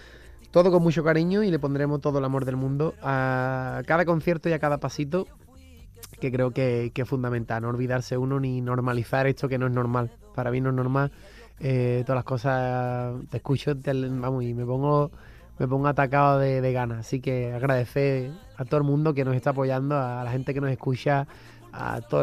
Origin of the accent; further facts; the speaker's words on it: Cádiz, Andalusia, Spain; lo contento que me pone ser pregonero del carnaval de mi tierra, de Cádiz.